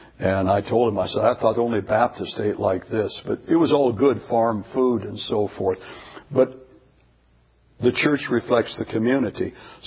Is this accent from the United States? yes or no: yes; California, United States; Well, I came from California. And in California, we had a trustee once in a while who might smoke.